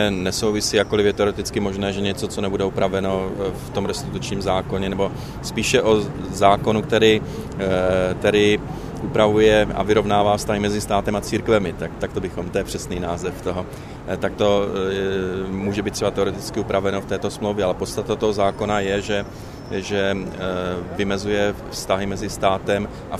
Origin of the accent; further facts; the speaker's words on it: Uherské Hradiště, Zlín Region, Czechia; jsem se narodil a vyrůstal v Uherském Hradišti